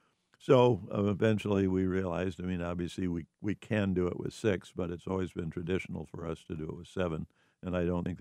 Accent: Saginaw, Michigan, United States; who was at the First Congregational Church in my hometown of Saginaw

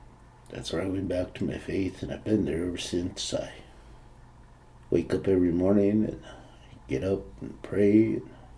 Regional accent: North Dakota, United States; now in Mandan, United States; I'm from the Standing Rock Sioux tribe. My place of residence right now is in Mandan

